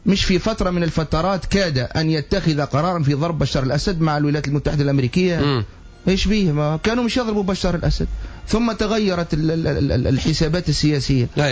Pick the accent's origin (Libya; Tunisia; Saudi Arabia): Tunisia